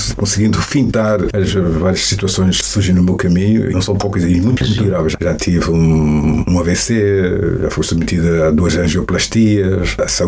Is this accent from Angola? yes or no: yes; Luanda, Angola; eu nasci em 1949, na Maternidade Velha de Luanda. Eu sou de Luanda.